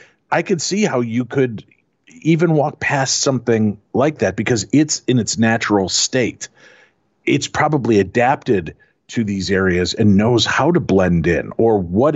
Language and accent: English; Chicago, Illinois, United States; I said when I grew up in Chicago, but my grandparents owned 40 acres in Alabama